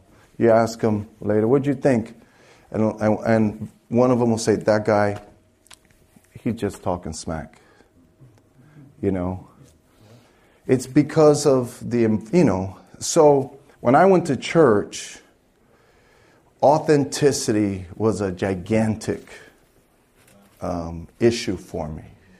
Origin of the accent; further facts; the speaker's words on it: New York, United States; I grew up in Brooklyn, and I never went to church.